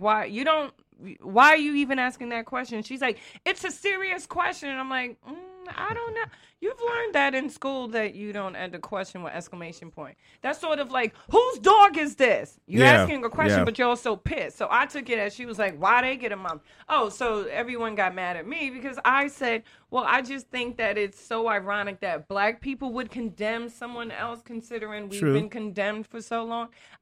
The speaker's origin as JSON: {"language": "English", "town": "New York City", "region": "New York", "country": "United States", "tie": "born or raised there", "said": "I'm going to ask a serious topic because I grew up in New York City."}